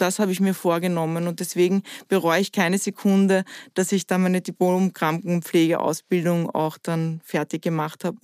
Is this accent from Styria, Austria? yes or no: no; Vienna, Austria; ich komme aus Wien.